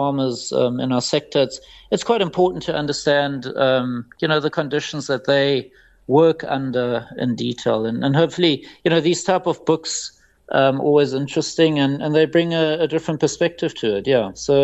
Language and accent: English; South Africa; being South African, we obviously love our braai